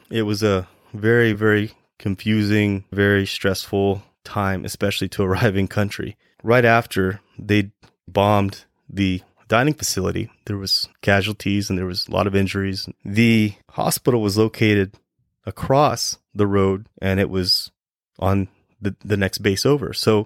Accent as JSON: {"language": "English", "town": "Wahiawa", "region": "Hawaii", "country": "United States", "tie": "born there", "said": "I was born in Waihewa, which is where Schofield is located. So I'm going home, right?"}